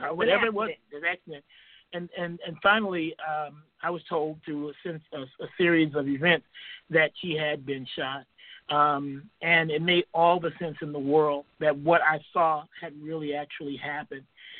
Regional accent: Detroit, Michigan, United States; Yeah, I was raised in Detroit, Michigan, and I was about 3 years old.

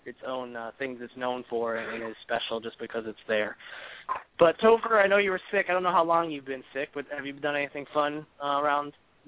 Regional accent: Connecticut, United States; now in Charleston, United States; I love my hometown. I'm proud of where I'm from, which is up in Connecticut, for those who don't know. Moved here and love it here. Love everything about Charleston

